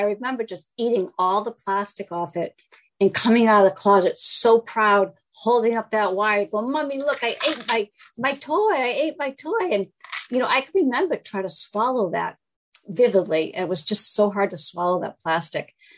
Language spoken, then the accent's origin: English; Massachusetts, United States; I am from Massachusetts